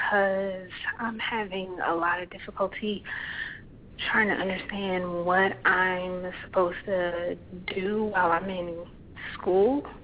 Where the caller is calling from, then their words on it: Ohio, United States; I'm calling from Ohio.